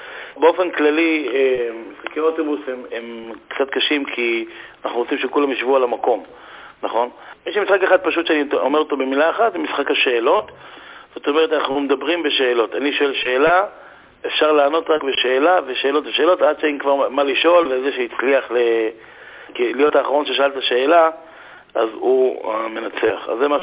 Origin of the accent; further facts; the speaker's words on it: Jerusalem, Jerusalem District, Israel; אני מסתובב פה עכשיו עם טוש, או לורד, אצלנו בירושלים